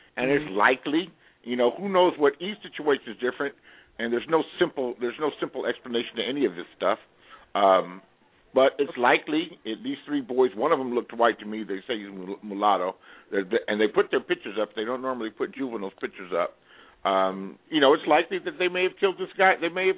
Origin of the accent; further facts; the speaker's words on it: Los Angeles, California, United States; I'm from Los Angeles.